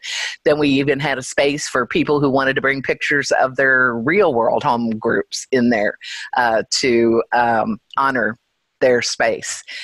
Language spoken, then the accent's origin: English; Louisville, Kentucky, United States; So then COVID hit, and the AA meetings that we had here in town — I'm from Louisville, Kentucky — stopped being able to have meetings together.